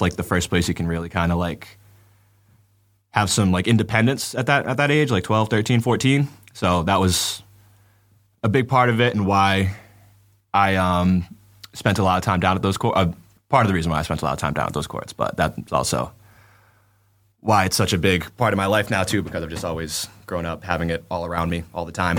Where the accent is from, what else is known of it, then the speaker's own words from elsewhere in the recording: Warwick, Rhode Island, United States; So I grew up in Warwick, Rhode Island. So that's about like an hour out of Boston, like hour south of Boston, like 2.5 hours north of New York City.